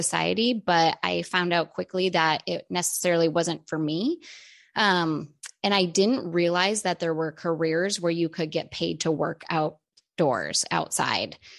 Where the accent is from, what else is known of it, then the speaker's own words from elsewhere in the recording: St. Ignace, Michigan, United States; moved away as an adult; I grew up in Michigan. So I moved out to Oregon in 2009. But I grew up in the Upper Peninsula, a little town called St. Ignace, right above the Mackinac Bridge.